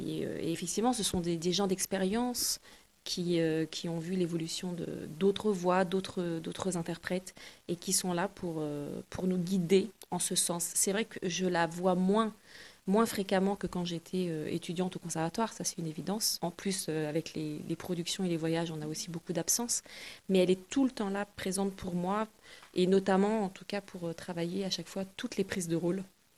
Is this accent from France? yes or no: yes; France; je suis française, il y a énormément de choses magnifiques dans ce répertoire français